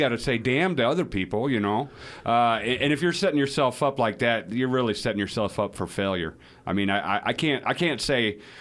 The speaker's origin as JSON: {"language": "English", "town": "St. Louis", "region": "Missouri", "country": "United States", "tie": "born or raised there", "also_born_or_lived": "Springfield, Missouri", "said": "I grew up mostly in St. Louis, but I traveled around a lot, and I had lived down in Springfield, Missouri, for a while."}